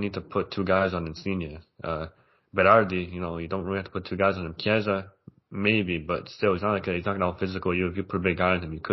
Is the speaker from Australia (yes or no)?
no; Toronto, Ontario, Canada; we're from Toronto, so Canada